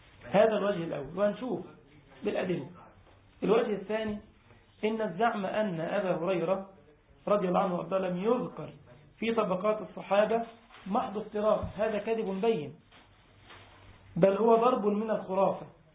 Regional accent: Egypt; زي ما قلت لك، اخ عندنا في مصر بيحكي قصه والله حقيقيه

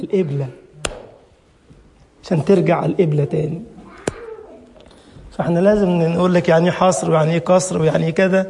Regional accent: Cairo, Cairo Governorate, Egypt; أنا طبعا من القاهرة

